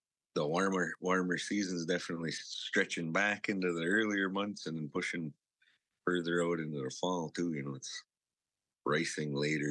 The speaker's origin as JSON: {"language": "English", "region": "Wisconsin", "country": "United States", "said": "And I come from the Lac-Couturier Ojibwe Reservation, or Dawaza, Gayaganing, as we say in our language."}